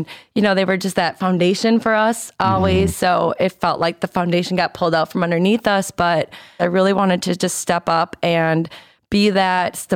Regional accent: Wisconsin, United States; accent: Wisconsin; It was crazy because out here, everyone mentions my Wisconsin accent.

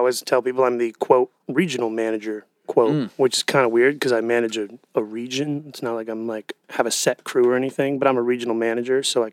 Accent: Portland, Oregon, United States; I was born and raised in Portland.

